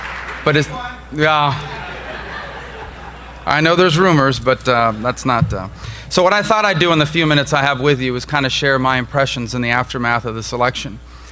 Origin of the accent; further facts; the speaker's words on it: Florida, United States; And I gather this from talking to a lot of people in my home state of Florida.